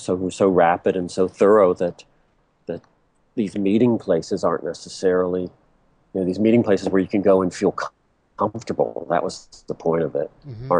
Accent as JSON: {"language": "English", "region": "Virginia", "country": "United States", "tie": "born or raised there", "moved": "as an adult", "said": "I grew up in a small town in Virginia, so that's different from growing up in Los Angeles or something like that."}